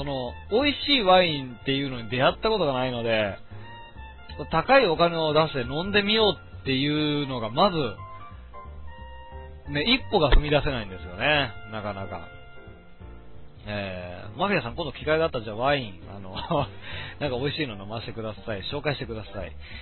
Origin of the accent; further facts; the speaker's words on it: Kansai, Japan; 僕は関西人ですけど納豆とかは全然大丈夫で